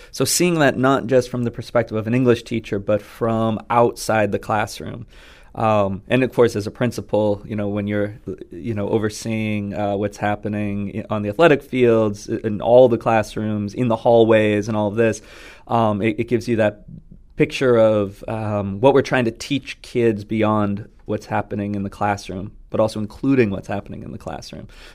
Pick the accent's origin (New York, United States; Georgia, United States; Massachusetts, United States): Massachusetts, United States; I mean, so I grew up on the South Shore